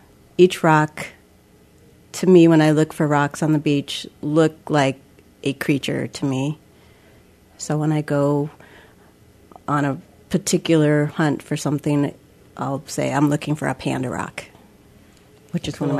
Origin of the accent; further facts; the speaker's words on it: Sitka, Alaska, United States; Yes, I was born in Sitka, and I graduated Sitka High, and I attended UAS, and then I moved up north for a little while and attended UAA, and then I moved back.